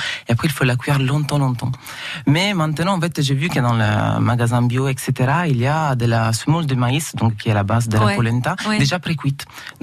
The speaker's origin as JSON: {"language": "French", "region": "Sicily", "country": "Italy", "also_born_or_lived": "Paris", "second_language": "French", "moved": "yes", "lives_now": "Bordeaux, France", "said": "Alors, moi, je suis originaire de Sicile."}